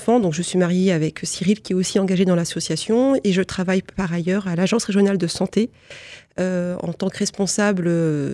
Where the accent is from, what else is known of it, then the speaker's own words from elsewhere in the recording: Fougères, Brittany, France; moved away as an adult; now in Lorraine, France; je suis en Lorraine et que j'ai occupé différents postes dans la même institution. Et sinon, je suis bretonne d'origine, de Fougères plus précisément.